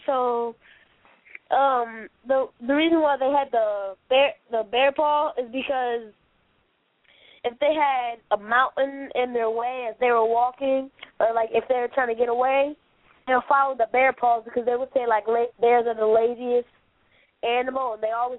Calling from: Woodbridge, Virginia, United States; I'm calling from Woodbridge, Virginia.

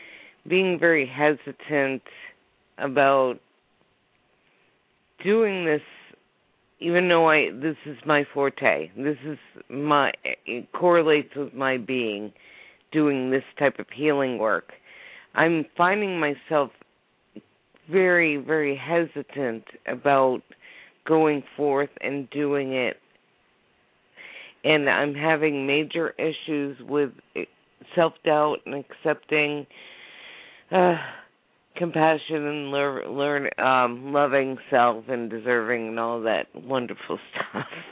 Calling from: Massachusetts, United States; I'm calling from Massachusetts, East Coast, USA.

